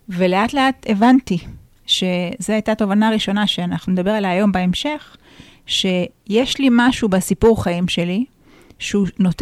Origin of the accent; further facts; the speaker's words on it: Haifa District, Israel; ואני בעצם גדלתי בקריות, ילדה חכמה מהקריות